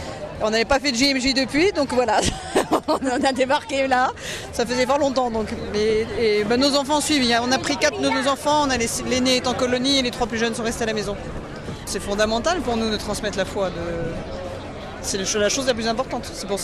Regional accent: Paris, Île-de-France, France; Nous, on vient de Paris, de la région parisienne.

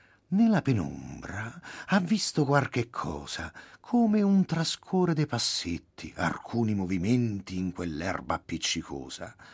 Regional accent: Sulmona, Abruzzo, Italy; born there; accent: Abruzzese; io sono nato a Sulmona, ma tra il mio abruzzese e il dialetto romano non ci corre poi questa gran differenza.

